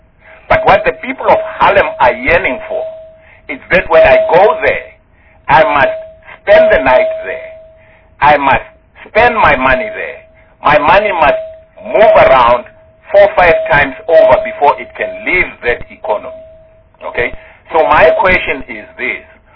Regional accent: Soweto, Gauteng, South Africa; Now, we are talking about a lot of tourists coming into South Africa. I come from Soweto. That's a tourist destination.

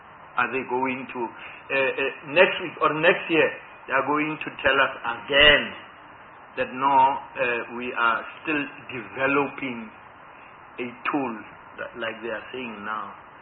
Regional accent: Kroonstad, Free State, South Africa; I'm from Kroonstad. There are people there.

